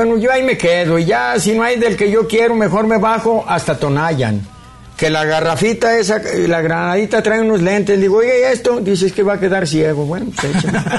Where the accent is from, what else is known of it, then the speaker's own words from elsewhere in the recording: Tenamaztlán, Jalisco, Mexico; Subes a la derecha la sierra de Tequila y subes a una sierra llena de pinos y robles y ahí está mi tierra natal, Tenamaztlán.